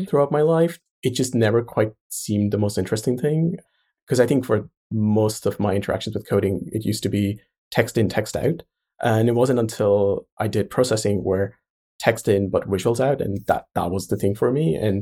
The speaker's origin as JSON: {"language": "English", "country": "India", "tie": "born or raised there", "said": "I grew up in India, so I wasn't aware of design as an option"}